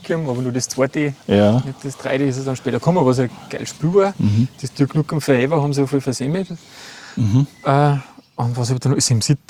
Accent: Upper Austria, Austria; Wir sind ja im Innviertel aufgewachsen.

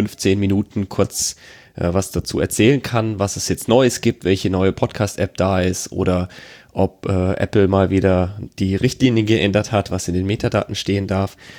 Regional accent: Baden-Württemberg, Germany; Ich komme aus der Nähe von Karlsruhe. Also das andere Ende der Leitung ist jetzt irgendwo bei Karlsruhe gerade. Ich bin mittlerweile 28 Jahre

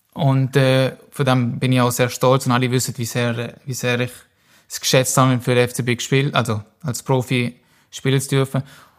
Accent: Germany; also born or lived in Switzerland; aber ja, eigentlich bin ich aufgewachsen im Deutschen, ja.

